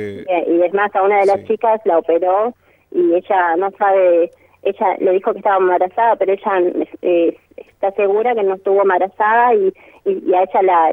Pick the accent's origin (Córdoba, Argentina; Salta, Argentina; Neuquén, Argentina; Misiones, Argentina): Misiones, Argentina; Posadas; now in Buenos Aires, Argentina; Sí, soy de Posadas, pero sí, estoy hace 4 años en Buenos Aires